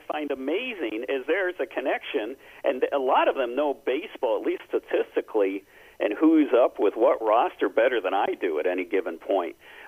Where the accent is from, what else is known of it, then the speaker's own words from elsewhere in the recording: Buffalo, New York, United States; I grew up outside of Buffalo, and that's the old rock pile.